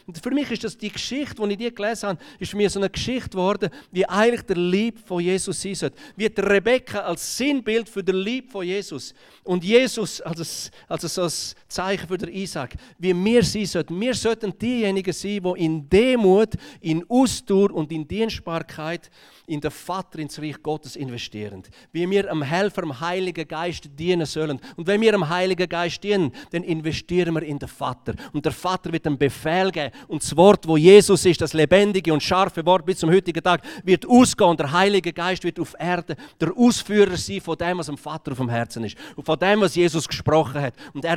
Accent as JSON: {"language": "German", "region": "Graubünden", "country": "Switzerland", "tie": "born or raised there", "said": "Und so bin ich in Engadin aufgewachsen, da hinter den 7 Bergen, bei den 7."}